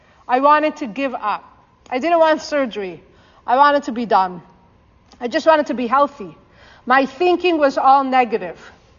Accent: Toronto, Ontario, Canada; I am almost 16 years old. I'm from Toronto.

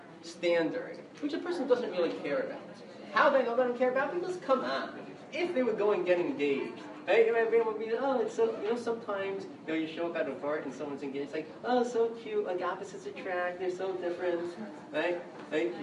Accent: Five Towns, New York, United States; I grew up in the Five Towns.

